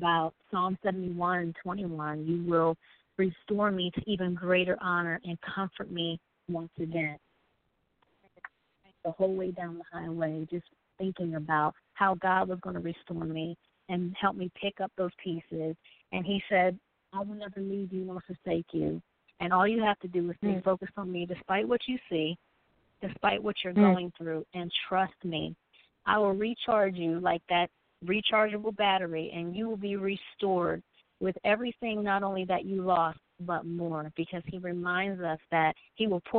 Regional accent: Harrisburg, Pennsylvania, United States; also born or lived in New Jersey; And when I was living in New Jersey, and I'm originally from Harrisburg, PA, but at the time I was living in New Jersey

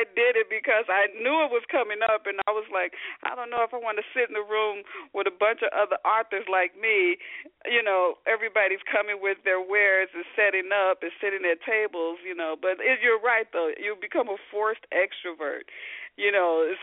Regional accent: Chicago, Illinois, United States; I was born and raised in Chicago, the big city, and it was, you know, we were poor. We lived in the ghetto.

